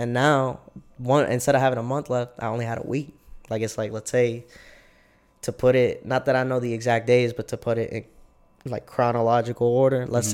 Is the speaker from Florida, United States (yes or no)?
no; El Paso, Texas, United States; also born or lived in Puerto Rico; being from Puerto Rico, and then growing up in El Paso for like most of my life